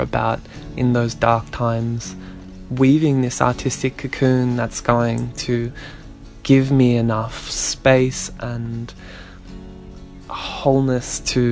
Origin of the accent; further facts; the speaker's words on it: Geelong, Victoria, Australia; growing up in Geelong in the north and being in the shadow of the Shell refinery the entire time